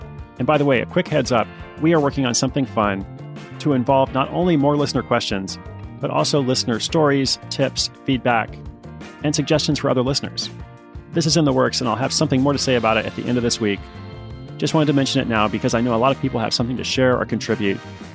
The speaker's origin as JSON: {"language": "English", "town": "Portland", "region": "Oregon", "country": "United States", "tie": "born or raised there", "said": "I chose two cities, my hometown of Portland, Oregon, and Toronto, Canada."}